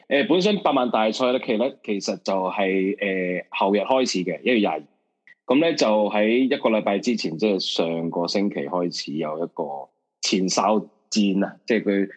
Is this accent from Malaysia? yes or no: yes; Malaysia; now in China; 本身我是马来西亚人，但我住在大陆。